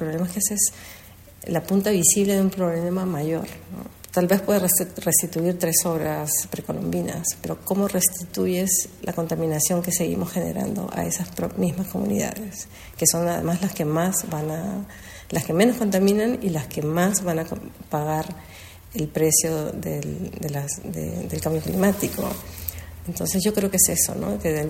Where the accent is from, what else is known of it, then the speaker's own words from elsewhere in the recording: Spain; also born or lived in Peru; Y yo como española, pues sí pienso que habría que pedir perdón. Pero como peruana también.